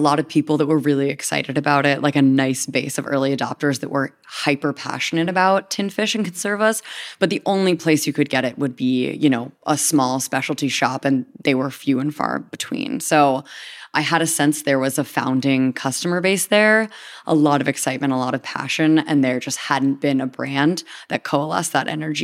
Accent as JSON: {"language": "English", "region": "New Hampshire", "country": "United States", "tie": "born or raised there", "said": "You know, growing up in New Hampshire, the only thing that I knew about canned fish was commodity, water-packed."}